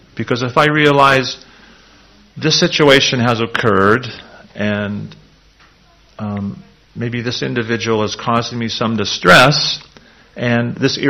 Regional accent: Canada; born there; I'm a Canadian, but in reality I have a body that took birth in Canada

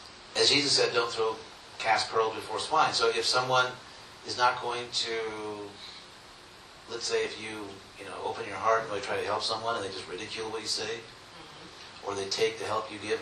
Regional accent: Los Angeles, California, United States; I'm from Los Angeles, and for some time I lived very close to UCLA

